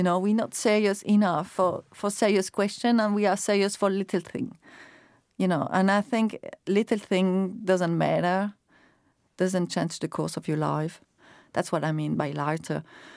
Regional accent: Switzerland; English is a second language; I'm from Switzerland.

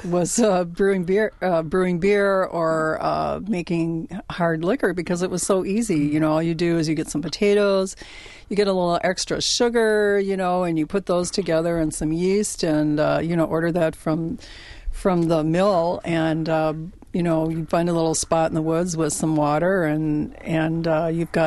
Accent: Milwaukee, Wisconsin, United States; And if you've ever lived in a place where there's a brewery, like I'm from Milwaukee, you know what it smells like when beer is brewing.

